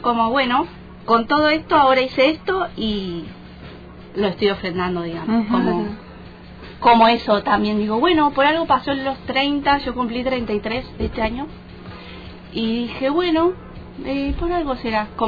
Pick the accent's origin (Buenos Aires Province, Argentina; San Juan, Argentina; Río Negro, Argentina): Río Negro, Argentina; General Roca; crecí, me crié acá, que es algo que dice el texto de la obra, y es realmente así, o sea, yo soy nacida y criada acá en Fisque Menuco